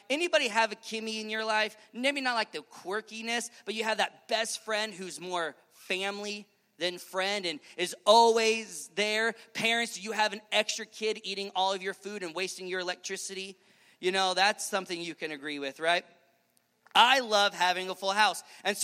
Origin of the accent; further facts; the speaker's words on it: Nebraska, United States; I'm from Nebraska, whoop, whoop, right? All that wonderfulness.